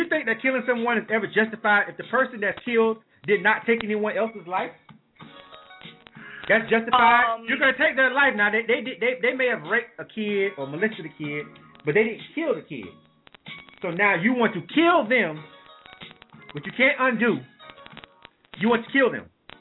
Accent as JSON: {"language": "English", "town": "Panama City", "region": "Florida", "country": "United States", "tie": "born or raised there", "said": "Okay, that's my hometown."}